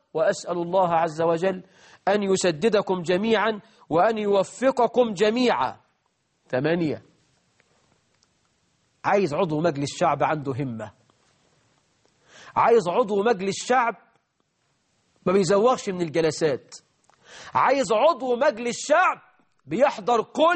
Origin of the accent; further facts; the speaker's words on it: Egypt; البطالة عندنا في مصر حوالي 9 مليون عاطل مشكلة